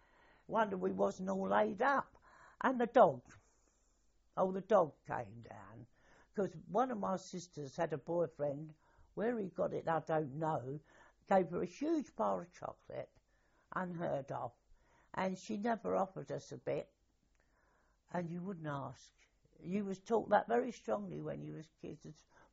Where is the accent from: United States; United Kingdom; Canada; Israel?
United Kingdom; London; I'm a Londoner